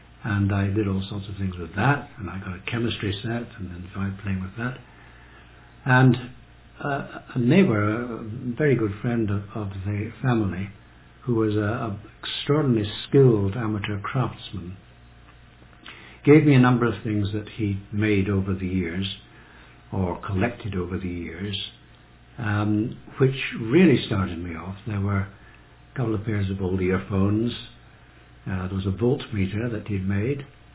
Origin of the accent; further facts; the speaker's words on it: Fairlie, Scotland, United Kingdom; born there; I was born in St. Margaret's Manse Fairley in September 1929.